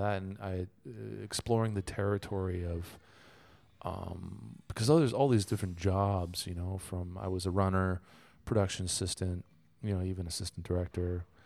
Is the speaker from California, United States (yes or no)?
yes; Los Angeles, California, United States; moved away as an adult; now in Berlin, Germany; I'm from Los Angeles. And been in Berlin for about, on and off, for about 15 years.